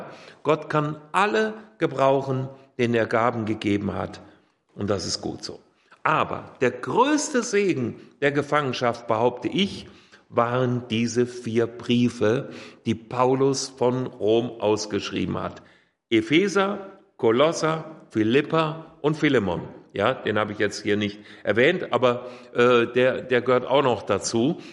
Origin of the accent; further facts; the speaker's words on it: Hünfeld, Hesse, Germany; now in Coesfeld, Germany; Unsere Gemeinde in Hünfeld, wo ich herkomme, ich bin vom Hünfeld ins Coesfeld gekommen, ja.